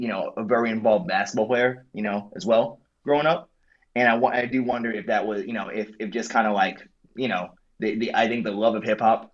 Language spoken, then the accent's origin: English; Queens, New York, United States; It's, like, bro, I'm from Queens. I don't talk like that.